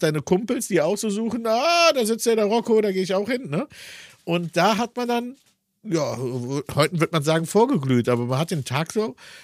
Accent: Aachen, North Rhine-Westphalia, Germany; Also pass auf, ich bin ja in Aachen groß geworden. Aachen ist eine Studentenstadt.

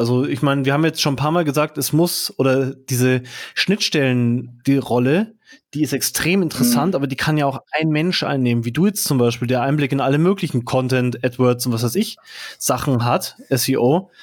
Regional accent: Munich, Bavaria, Germany; Ich bin hier als Münchner ein bisschen der Underdog heute.

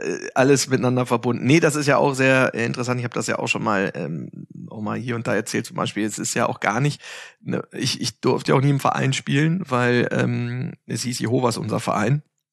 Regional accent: Altwarmbüchen, Lower Saxony, Germany; also born or lived in Hannover; Naja, ich bin in Hannover geboren und habe da in Altwanbüchen, das ist halt praktisch direkt vor Ort angrenzend

